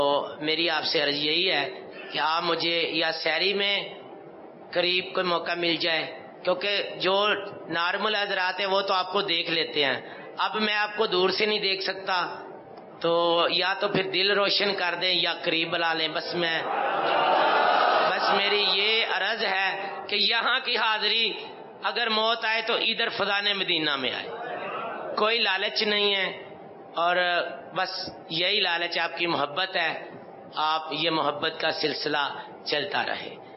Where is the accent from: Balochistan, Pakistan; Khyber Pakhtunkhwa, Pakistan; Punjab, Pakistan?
Punjab, Pakistan; Lahore; اور میں لاہور سے آیا ہوں، اور الحمدللہ آپ کی نگاہ کرم سے میں یہاں پر 20 سال سے حاضر ہو رہا ہوں